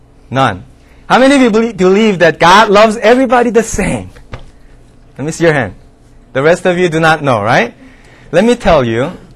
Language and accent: English; Canada; I'm from Canada. I'm a Canadian.